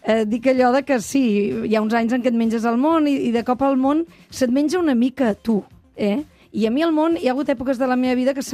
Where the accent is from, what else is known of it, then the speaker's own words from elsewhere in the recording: Barcelona, Catalonia, Spain; also born or lived in Girona; la meva família és tota de Girona, pare, mare, germans, però jo vaig venir a Barcelona, em penso que tenia 5 anys.